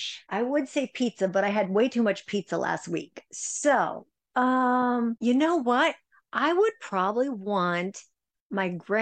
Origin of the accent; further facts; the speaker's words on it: Ohio, United States; because I grew up in Ohio. We didn't have any of this stuff.